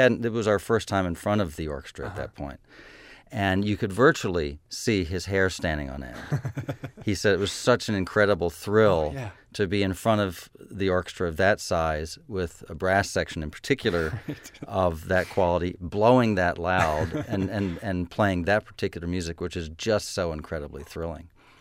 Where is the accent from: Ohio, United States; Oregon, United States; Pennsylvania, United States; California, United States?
Pennsylvania, United States; Chambersburg; But it could get the classical station from Hershey, Pennsylvania, which I was from Chambersburg, and that was about an hour and a half away, and we couldn't get that at home.